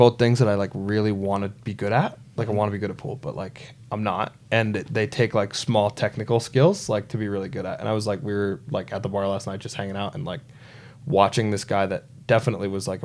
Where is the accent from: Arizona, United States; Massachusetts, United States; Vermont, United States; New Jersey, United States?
Massachusetts, United States; I'm like, I'm from Western Mass. I don't need a sled.